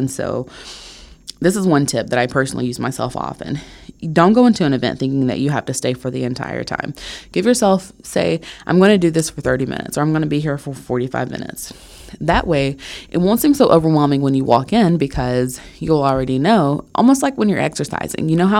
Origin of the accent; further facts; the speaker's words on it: Alabama, United States; people listen to my accent often and ask me where I'm from. And so I'm quick to say Alabama. And then I immediately follow that up with, yeah, you know, it was a huge culture shock moving here.